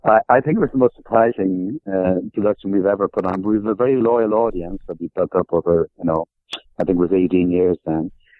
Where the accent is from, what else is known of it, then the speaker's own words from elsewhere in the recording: Dublin, Leinster, Ireland; my experience growing up in Dublin. And like Joyce, I was kind of lower middle class, and like Joyce, I was a Catholic, and like Joyce, I went to the Christian Brothers